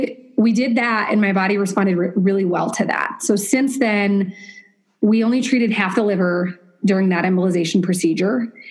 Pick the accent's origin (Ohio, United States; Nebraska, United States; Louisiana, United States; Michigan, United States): Nebraska, United States; I'm from Nebraska. Hamburgers are my favorite meal.